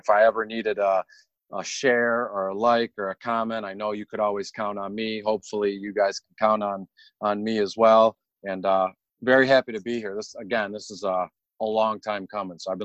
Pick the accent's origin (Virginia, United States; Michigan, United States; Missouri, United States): Michigan, United States; Detroit; Born and raised in Detroit on the east side. I do not live in Detroit anymore. I'm about 20 minutes north.